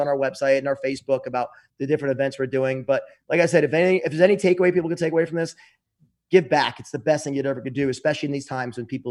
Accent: United States; we grew up in America now, and we're able to have a blessed life.

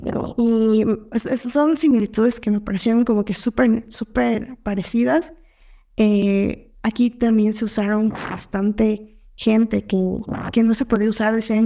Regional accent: Ecuador; Bueno, primeramente yo soy de Ecuador y me parece muy interesante porque encontré bastantes similitudes con lo que también está pasando acá.

